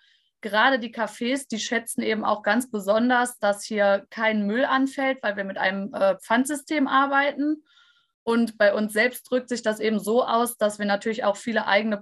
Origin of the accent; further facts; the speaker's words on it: North Rhine-Westphalia, Germany; Also wir kommen ja aus dem Bergischen Land, wir sind eine Grünlandregion